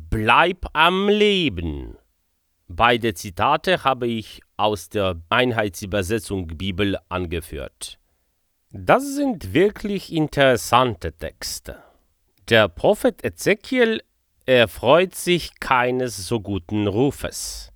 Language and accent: German; Poland; ich bin Pole